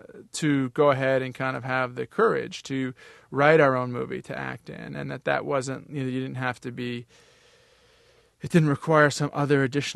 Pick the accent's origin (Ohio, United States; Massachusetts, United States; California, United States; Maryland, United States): Massachusetts, United States; Cambridge; born or raised there